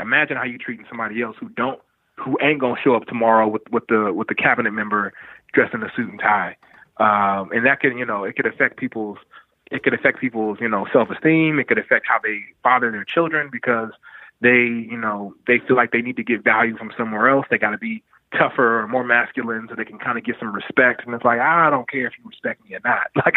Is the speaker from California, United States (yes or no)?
yes; San Bernardino, California, United States; I'm from San Bernardino, California, right? And a lot of people don't know where that is. For those that's listening, it's east of Los Angeles.